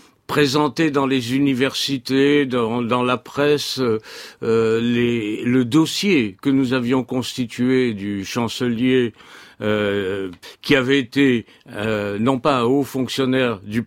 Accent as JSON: {"language": "French", "town": "Paris", "region": "Île-de-France", "country": "France", "tie": "born or raised there", "also_born_or_lived": "Bucharest, Romania", "said": "Moi, j'y vis depuis pratiquement ma naissance. Je suis né à Bucarest, mais mes parents sont installés à la Porte de Saint-Cloud en 1936. Et j'avais un an. Et donc, depuis, je suis à la Porte de Saint-Cloud."}